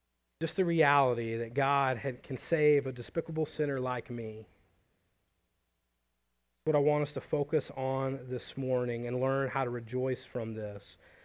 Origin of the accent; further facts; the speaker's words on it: Sulphur Springs, Texas, United States; I grew up in this town. This is my hometown, but I didn't know there was a church plant.